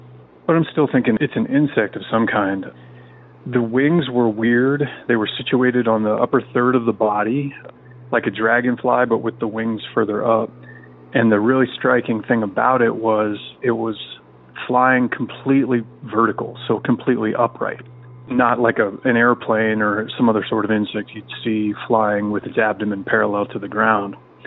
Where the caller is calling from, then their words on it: Washington, United States; Hello, Derek. I'm calling from Central Washington State.